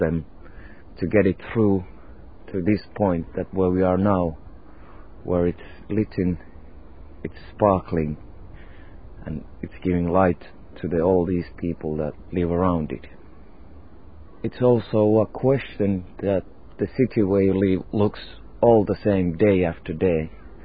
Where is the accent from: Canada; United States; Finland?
Finland; Helsinki, Uusimaa; This is Helsinki, my hometown.